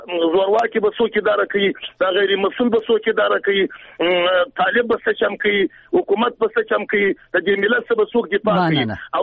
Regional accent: Afghanistan; موږ افغانان یو

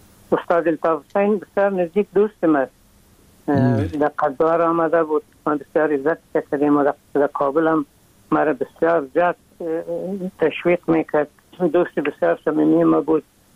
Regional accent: Afghanistan; ما از افغانستان آمدیم

